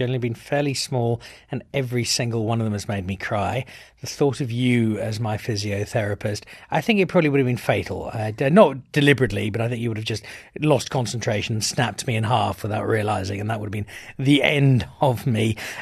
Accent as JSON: {"language": "English", "town": "Belfast", "region": "Northern Ireland", "country": "United Kingdom", "tie": "born or raised there", "said": "you went over to my hometown of Belfast in Northern Ireland."}